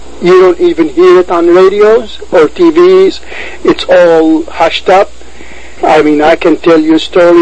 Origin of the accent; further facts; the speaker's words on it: Lebanon; moved away as an adult; now in United States; I was born in Lebanon in 1948. I am a Palestinian from a Palestinian mother and father. I lived in Lebanon until I was 21, 22 years old. Then I immigrated to the United States.